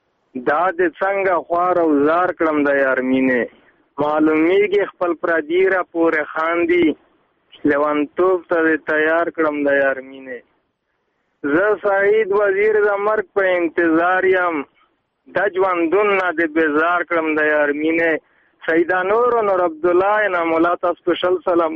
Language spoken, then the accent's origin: Pashto; Mir Ali, Khyber Pakhtunkhwa, Pakistan; زه د شمالي وزیرستان یم میرلی